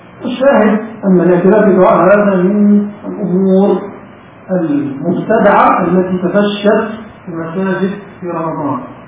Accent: Egypt

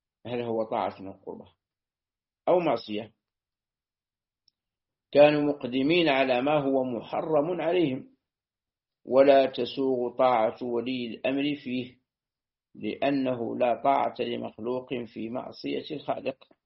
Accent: Algeria; عندنا في الجزائر فرق

